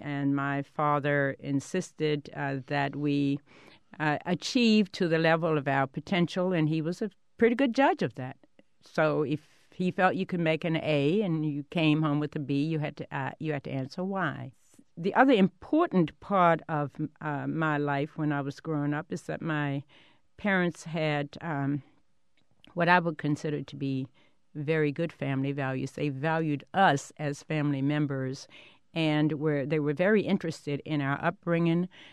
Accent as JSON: {"language": "English", "town": "Evanston", "region": "Virginia", "country": "United States", "tie": "born there", "said": "Well, I was born in Evanston, Virginia. It's a small community about 9-10 miles south of Lynchburg, Virginia. I went to public school in my county, Campbell County."}